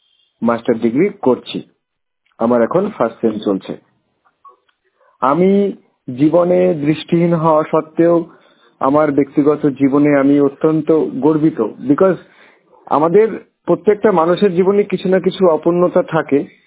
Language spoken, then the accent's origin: Bangla; Krishnanagar, West Bengal, India; আমার বাড়ি নদিয়া জেলার কৃষ্ণনগর।